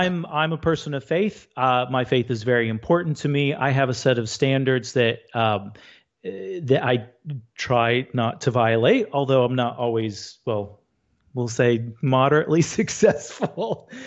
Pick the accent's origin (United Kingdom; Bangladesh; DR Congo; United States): United States; Northern US; I'm originally from the North. My family didn't even come to America until halfway through the Civil War.